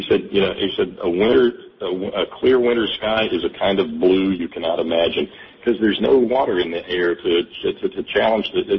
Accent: Alabama, United States; You know, when I was a kid growing up in Alabama, a half an inch of snow falls on the ground

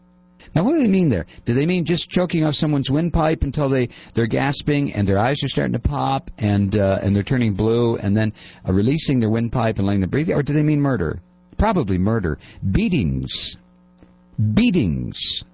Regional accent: United States; You know, I'm an American. We don't do it.

